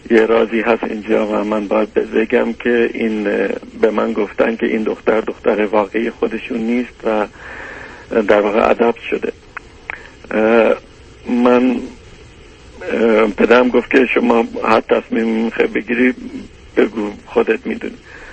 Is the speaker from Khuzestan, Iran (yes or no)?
yes; Abadan, Khuzestan, Iran; بعد از جنگ برگشتم همون شهر آبادان، شهر خودم